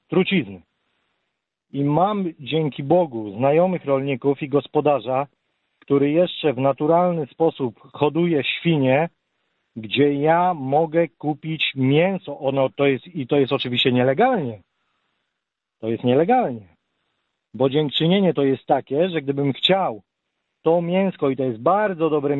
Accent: Warsaw, Masovian Voivodeship, Poland; ja jestem z Bemowa w ogóle, więc w Warszawie

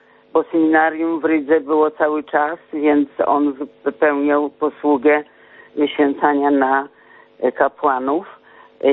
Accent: Ścianka, Lviv Oblast, Ukraine; now in Głowno, Poland; z Głowna. Jestem rodowitą dziewczyną z Ścianki koło Złoczowa, województwo tarnopolskie, w tej chwili lwowskie.

